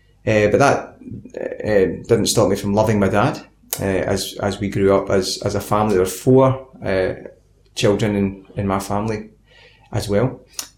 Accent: Scotland, United Kingdom; now in Australia; I am originally from Scotland, currently living in Australia. I'm 46 years of age, married to my wife Tracy, and we have four beautiful children.

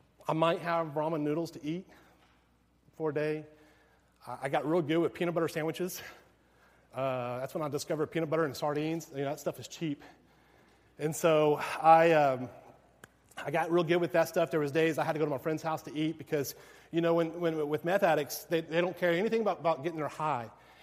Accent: Whitney, Texas, United States; So I grew up in Whitney. I finished up my high school years in Whitney.

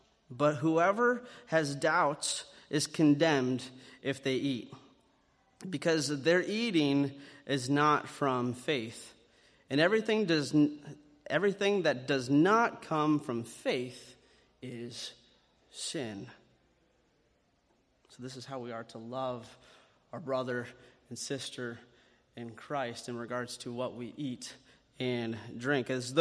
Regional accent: Iowa, United States; So I grew up in Northwest Iowa, like many of you know.

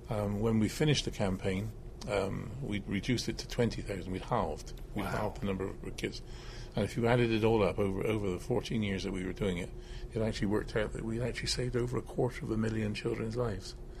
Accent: Bristol, South West England, United Kingdom; I'm from Bristol. My home is in Bristol

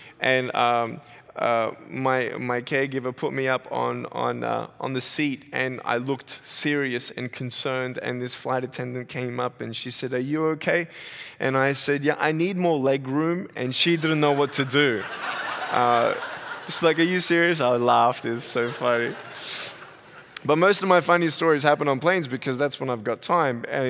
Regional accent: Australia; accent: Australian; now in United States; And by my accent, you can probably tell I'm from Australia. It's watered down a little bit.

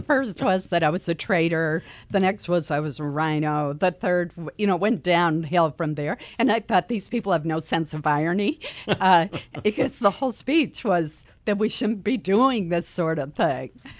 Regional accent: Caribou, Maine, United States; I never would have guessed as a young girl growing up in Caribou that I would have the privilege of representing Maine in the United States Senate.

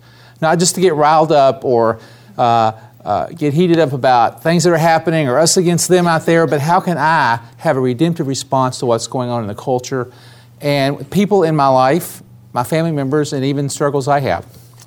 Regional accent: Tennessee, United States; accent: Southern; my wife and I drove our moving van up here from Tennessee. Yes, I am from the South. And I go back about every 3 months, so I never lost my Southern accent.

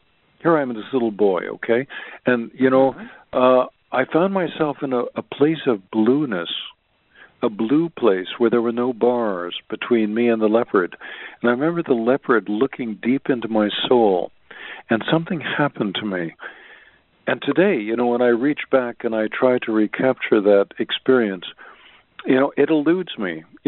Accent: New York City, New York, United States; I grew up in New York City, and my mother or my nanny used to take me to Central Park on a regular basis.

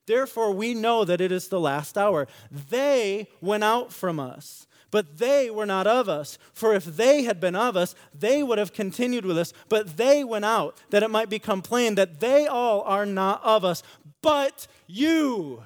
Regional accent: Michigan, United States; I grew up in West Michigan.

